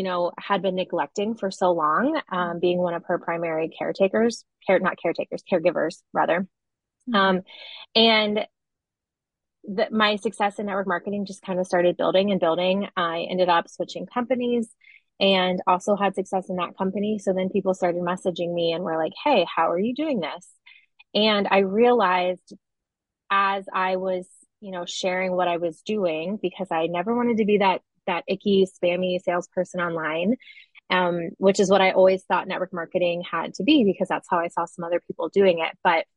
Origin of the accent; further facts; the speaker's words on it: Ohio, United States; It's so funny when I say I'm from Ohio, everyone's like, oh, that's so interesting. Like, I've never been there. I'm like, yeah, Midwest, you know.